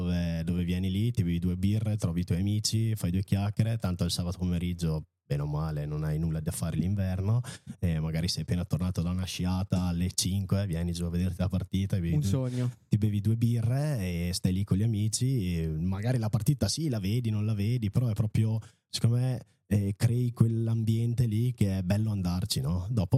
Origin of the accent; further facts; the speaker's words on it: Rovereto, Trentino-Alto Adige, Italy; Adesso ho 2 negozi a Rovereto e dai, sarà che sono di Rovereto